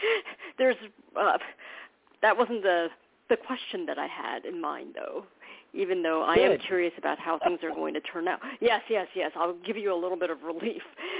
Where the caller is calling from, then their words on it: New York, United States; I'm calling from New York, and I didn't hear what you just said.